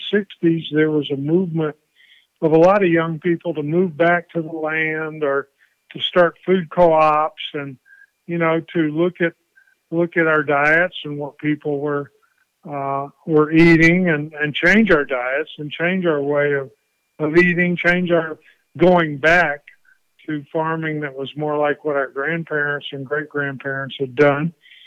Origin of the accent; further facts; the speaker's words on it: Texas, United States; Well, I grew up in Southeast Texas in the Port Arthur Beaumont Orange area, which the oil companies called the Golden Triangle.